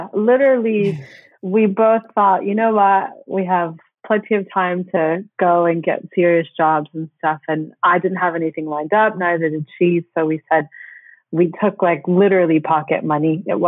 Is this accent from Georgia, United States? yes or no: no; Florida, United States; And so I'm originally from Florida in the States, and I didn't get the opportunity to study abroad in college.